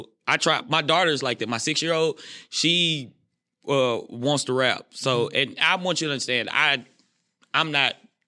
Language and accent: English; Atlanta, Texas, United States; originally from Atlanta, Texas.